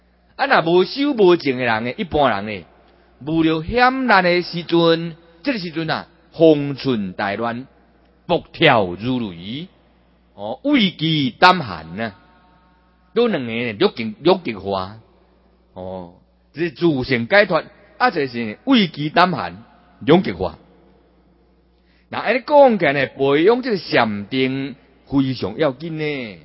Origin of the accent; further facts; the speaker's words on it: Taiwan; 咱是台湾人嘛，这真好嘛。